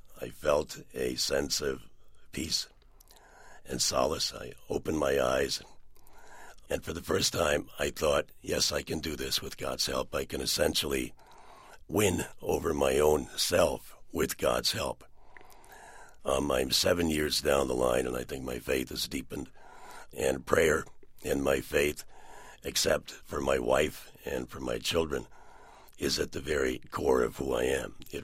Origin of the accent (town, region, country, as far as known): Cleveland, Ohio, United States; born or raised there